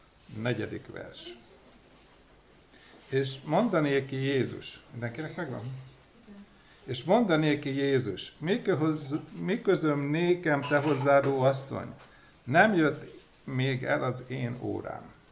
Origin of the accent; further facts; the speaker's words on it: Great Plain, Hungary; hát ugye én már sokszor mondtam, hogy alföldi vagyok